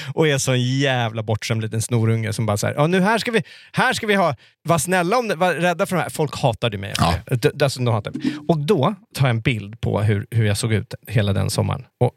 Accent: Greenwich, Connecticut, United States; Jag bodde ute i Greenwich där jag växte upp. 45 minuter utanför, med tåg.

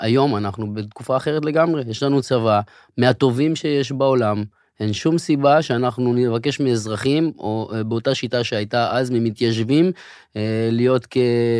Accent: Kiryat Shmona, Northern District, Israel; נכון, נולדתי, גדלתי, הבית של הוריי, עוד שגדלנו בו כולנו אפילו נפגע, פעמיים מפגיעת טיל

